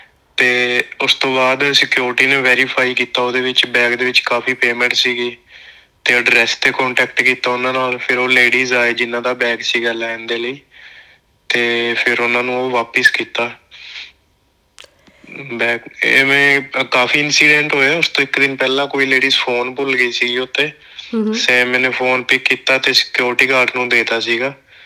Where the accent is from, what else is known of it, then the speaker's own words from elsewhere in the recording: Ballra, Punjab, India; moved away as an adult; now in Australia; ਪੰਜਾਬ ਤੋਂ ਮੇਰਾ ਜ਼ਿਲ੍ਹਾ ਸੰਗਰੂਰ ਪੈਂਦਾ ਜੀ, ਤੇ ਪਿੰਡ ਮੇਰਾ ਹੈ ਬੱਲਰਾ, ਮੂਣਕ ਦੇ ਲਾਗੇ ਪੈ ਜਾਂਦਾ, ਤਹਿਸੀਲ ਮੂਣਕ ਪੈਂਦੀ ਹੈ ਮੈਨੂੰ